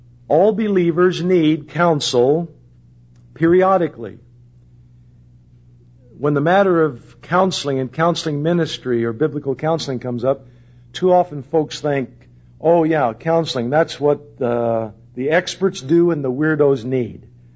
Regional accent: Indianapolis, Indiana, United States; born there; now in Vista, United States; It doesn't matter whether I'm in Indianapolis, Indiana, where I was born in Adam's family

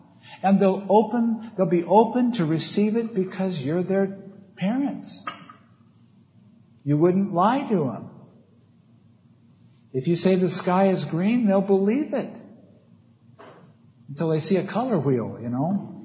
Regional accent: Oregon, United States; You know, I was raised in Oregon, and every year my dad would dig up the garden

